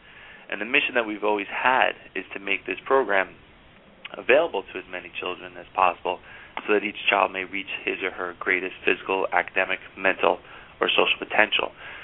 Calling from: Pennsylvania, United States; Yeah, I'm actually calling from Pennsylvania. I'm out here at one of my franchise locations working with the staff out here.

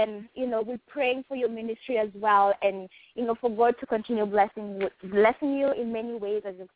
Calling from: New York, United States; I'm calling in. I'm calling in from New York.

